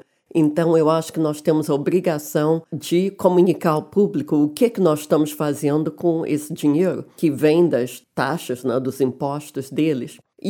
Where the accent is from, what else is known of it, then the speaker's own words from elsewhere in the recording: Brazil; Quando eu era criança aqui no Brasil, tinha muita dificuldade em conseguir livros e informações.